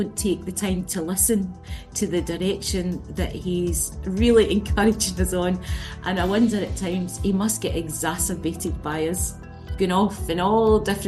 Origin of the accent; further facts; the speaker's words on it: Motherwell, Scotland, United Kingdom; also born or lived in Inverness; So Inverness, and then grew up in Motherwell. So went to school in Motherwell, as you'll probably hear from my accent.